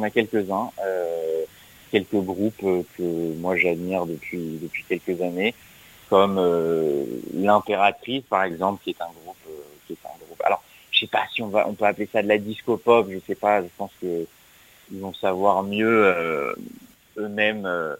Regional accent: France; je suis français, j'aimerais bien un jour faire une chanson en français.

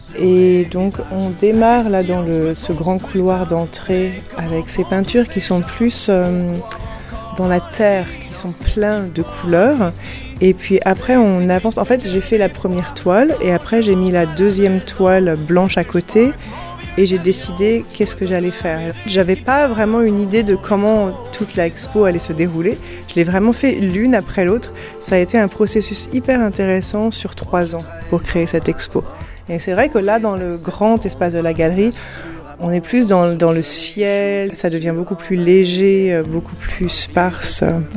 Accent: Paris, Île-de-France, France; now in Canada; ma terre natale qui me surprend. J'adore être à Paris, donc de faire des expos comme ça, de revenir à Paris, là où j'ai grandi.

